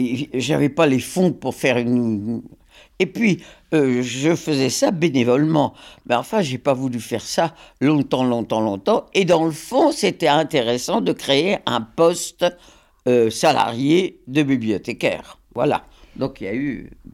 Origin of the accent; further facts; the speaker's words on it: Hauts-de-France, France; Parce que en 40, nous avons quitté le Nord pour aller dans le Midi parce que nous étions des réfugiés. Bon, on n'est pas resté très longtemps parce que on a été occupé tout de suite. On est remonté dans le Nord. Notre maison n'était pas détruite.